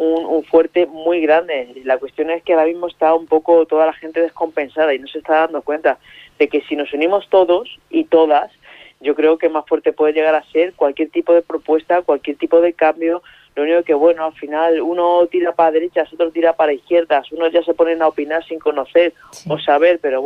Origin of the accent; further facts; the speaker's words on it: Torrejón de Ardoz, Community of Madrid, Spain; soy de Torrejón, llevo muchísimo tiempo... tengo una especial y muchísimo cariño a esta ciudad, en el cual llevo muchísimos años aquí.